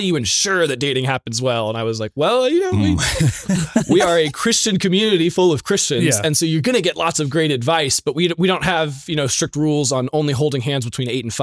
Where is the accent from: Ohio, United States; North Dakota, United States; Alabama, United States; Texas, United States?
Texas, United States; So I grew up in Texas. I was homeschooled. And I grew up Southern Baptist, a great Reformed Baptist church back in Texas